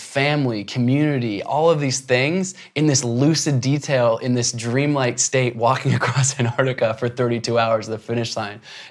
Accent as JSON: {"language": "English", "town": "Portland", "region": "Oregon", "country": "United States", "tie": "born or raised there", "said": "I grew up in Portland, Oregon, and glad that I grew up there because even though we couldn't travel far and wide"}